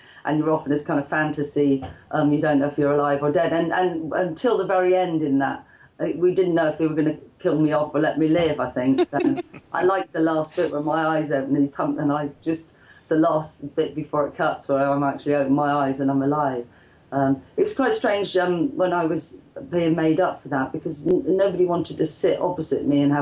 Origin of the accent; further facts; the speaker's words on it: Bristol, South West England, United Kingdom; especially because John decided to call me … because he knew I was from Bristol.